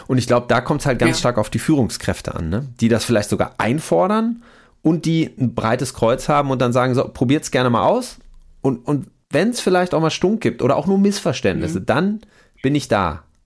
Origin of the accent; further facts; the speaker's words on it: North Rhine-Westphalia, Germany; Wir kommen beide aus NRW